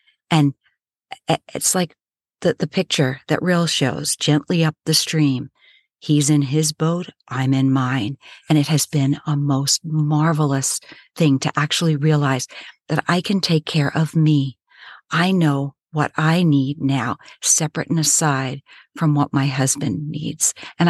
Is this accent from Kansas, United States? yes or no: no; New York, United States; I'm a New Yorker and I yell.